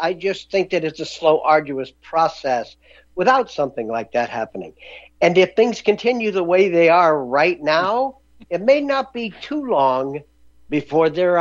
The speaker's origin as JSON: {"language": "English", "region": "Ohio", "country": "United States", "tie": "born or raised there", "said": "I grew up in Ohio, and Ohio is a pretty integrated state."}